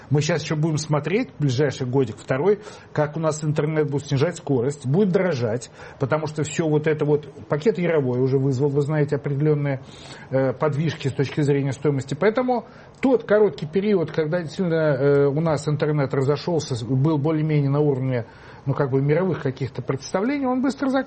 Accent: Moscow, Russia; я вот живу и работаю в центре Москвы

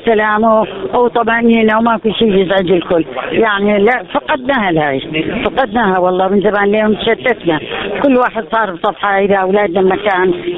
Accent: Iraq; نحن راس السنه عندنا بالعراق كان ننتقل من بيت الى بيت

